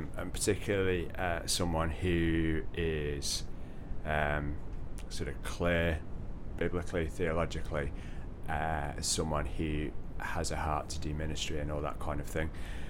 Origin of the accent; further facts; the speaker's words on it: North West England, United Kingdom; It was when we came to Northern Milltowns and we grew up in the Northwest.